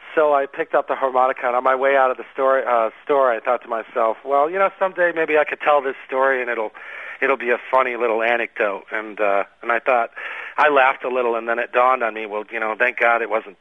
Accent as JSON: {"language": "English", "region": "Connecticut", "country": "United States", "tie": "born or raised there", "said": "For me, I grew up in Connecticut originally, but I had a lot of friends from other countries."}